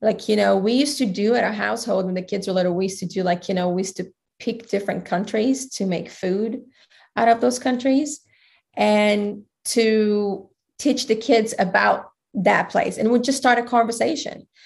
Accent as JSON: {"language": "English", "country": "Brazil", "also_born_or_lived": "United States", "said": "Because I came from Brazil, then United States, then went to all those places and truly lived like they did."}